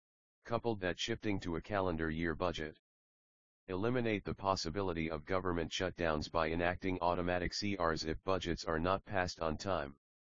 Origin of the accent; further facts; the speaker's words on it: Berkeley, California, United States; I grew up in Berkeley, went to college at the University of the Pacific and graduated from the University of Washington